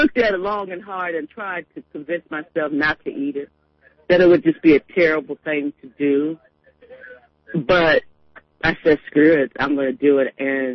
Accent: California, United States; I'm from California, and we take our food seriously here.

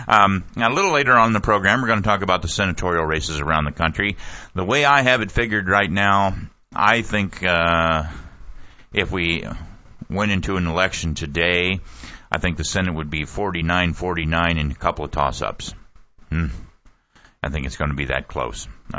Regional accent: Midwest, United States; now in Southwest Florida, United States; was born and raised in the Midwest, of course, and you know how the leaves turn color and all that.

